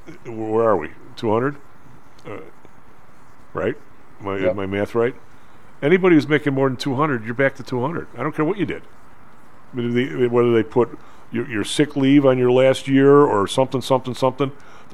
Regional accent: Evergreen Park, Illinois, United States; my hometown was Evergreen Park, right? We're across the street from Chicago, so it's pretty close.

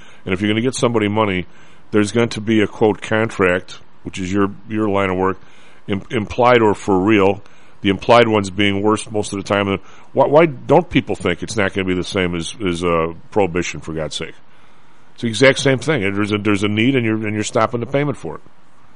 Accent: Chicago, Illinois, United States; Maybe it's because I'm from Chicago.

